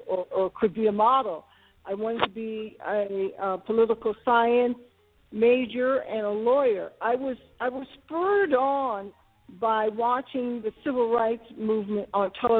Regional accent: Buffalo, New York, United States; As a child, I grew up in Buffalo, New York. My father was a steel laborer, and my mother was a nurse

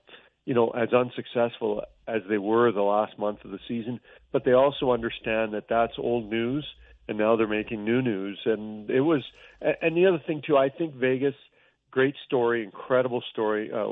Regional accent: Edmonton, Alberta, Canada; As a guy who was born and raised in Edmonton, worked elsewhere and came home to Edmonton

